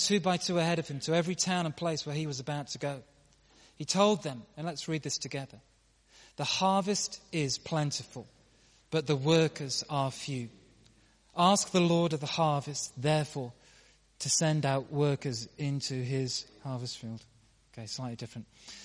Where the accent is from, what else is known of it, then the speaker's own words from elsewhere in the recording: Nigeria; born there; where I come from, where I was born in Nigeria